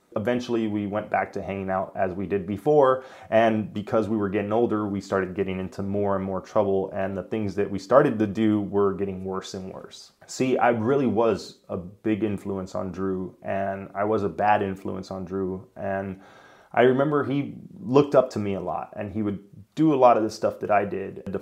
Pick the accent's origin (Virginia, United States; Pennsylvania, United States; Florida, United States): Florida, United States; Miami; I'm Cuban. I grew up in Miami. Most of the kids I went to school with were either Spanish or Black